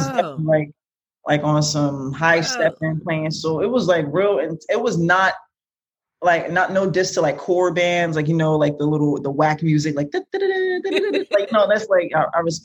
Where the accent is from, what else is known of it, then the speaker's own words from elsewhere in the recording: Newark, New Jersey, United States; now in Kearny, United States; Well, I live in like Harrison Kearney now, but I grew up in the South Ward. I went to Shabazz High School.